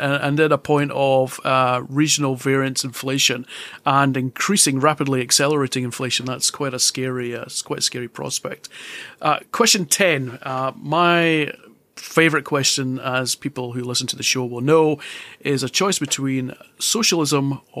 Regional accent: Scotland, United Kingdom; As a Scot, I'm very proud

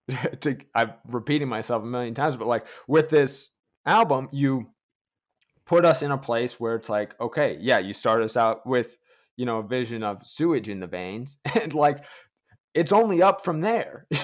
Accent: United States; Now, like, I'm an American, and I talk to a lot of folk and Americana songwriters

